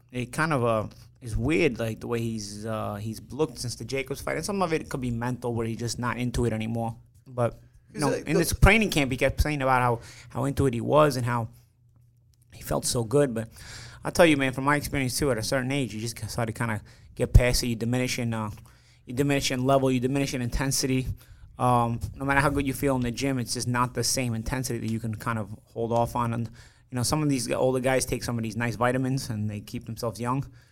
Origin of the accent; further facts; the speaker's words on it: Sicily, Italy; I'm not from Palermo. I'm from the other side of the island.